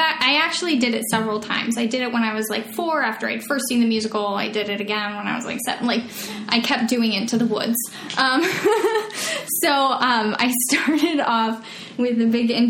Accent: Ashland, Oregon, United States; I grew up in Ashland, Oregon.

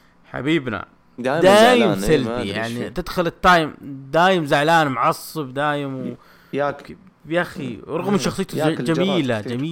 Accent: Jeddah, Makkah Province, Saudi Arabia; اللي صار عندنا في جدة

